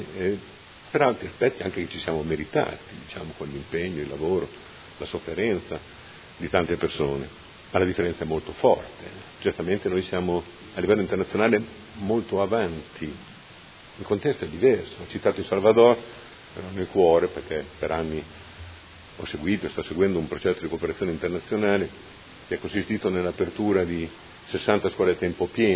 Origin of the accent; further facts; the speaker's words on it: Nonantola, Emilia-Romagna, Italy; io sono di Nonantola, quindi non sono modenese